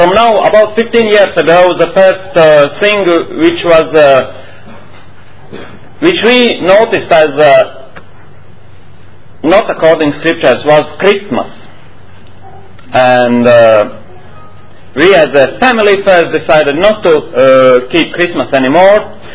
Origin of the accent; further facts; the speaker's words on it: Latvia; English is a second language; For me, as Latvian, it's not easy. You must understand that, as English language is not my mother tongue, and it's exciting, of course.